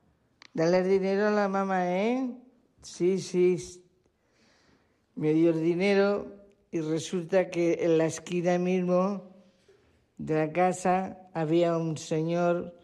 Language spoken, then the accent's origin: Catalan; Barcelona, Catalonia, Spain; born there